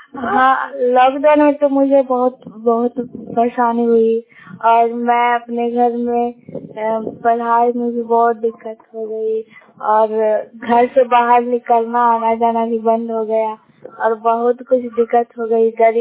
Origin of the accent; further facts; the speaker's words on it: Bihar, India; मैं बिहार के रहने वाली हूँ और मैं नालंदा जिला से हूँ।